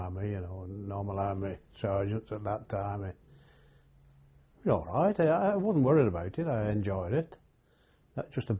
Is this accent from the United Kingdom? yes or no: yes; Kirk Green, North West England, United Kingdom; born there; I was born in Kirk Green, near Wigan.